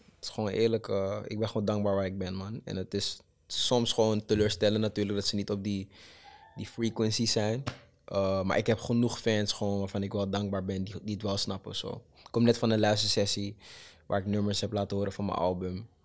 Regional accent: Holendrecht, North Holland, Netherlands; mijn achtergrond, waar ik vandaan kom. Gewoon een jongen uit Holendrecht

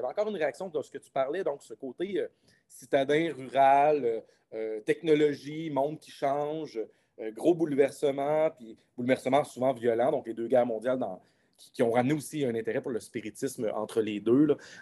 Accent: Quebec, Canada; Quand j'étais petit, moi, je viens du nord du Québec, l'Abitibi

